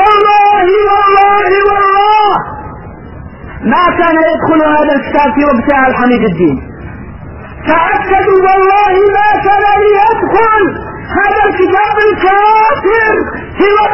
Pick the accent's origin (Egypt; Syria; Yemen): Yemen; Taiz, Taiz Governorate; ويباع عندنا بتعز